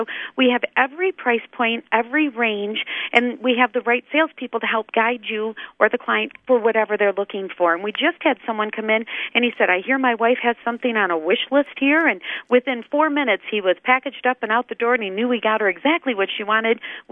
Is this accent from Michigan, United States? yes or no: yes; Okemos, Michigan, United States; came back to my hometown of Okemos and started my business in a tiny little 256 square foot office